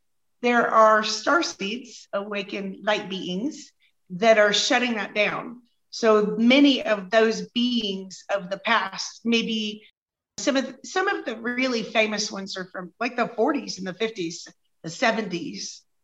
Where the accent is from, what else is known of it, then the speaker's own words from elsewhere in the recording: Midwest, United States; born there; I was born in the Midwest, and I grew up in a kind of a conservative space.